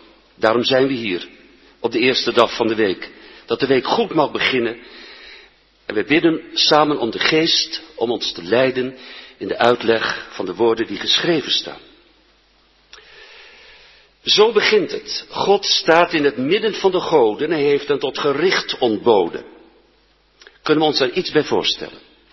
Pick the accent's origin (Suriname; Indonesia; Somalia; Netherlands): Netherlands; Epe, Gelderland; Nou, de goden die wij in Berkel en Rode reizen bij ons in Epe van huis uit kenden, dat zijn de goden van Noord-Europa.